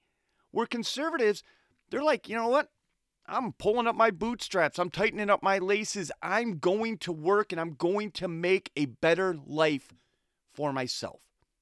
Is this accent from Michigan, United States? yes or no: yes; Saginaw, Michigan, United States; I grew up in what they call Saginaw Township. It's white suburbia.